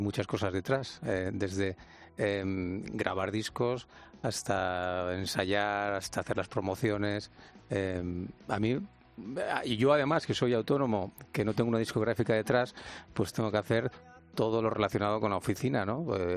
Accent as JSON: {"language": "Spanish", "town": "Torrelavega", "region": "Cantabria", "country": "Spain", "tie": "born or raised there", "said": "No, Torrelavega es la ciudad donde nací, donde viví."}